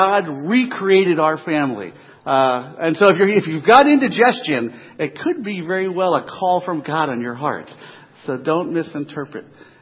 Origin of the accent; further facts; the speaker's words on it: East Coast, United States; I'm from the East Coast, and Coney Island wasn't too far from where we lived.